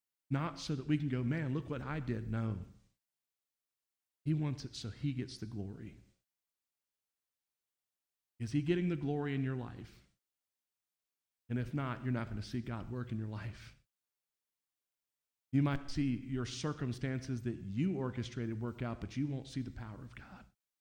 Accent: Miami, Florida, United States; And I was raised in Florida.

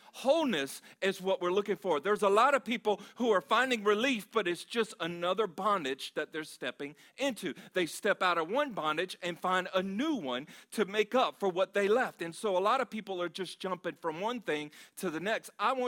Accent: Louisiana, United States; one of the things that I know just from growing up, like let's say Louisiana, and growing up in Louisiana, there's a party culture that is there.

